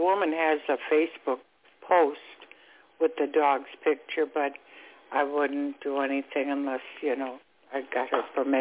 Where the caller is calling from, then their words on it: Florida, United States; I'm calling from Florida.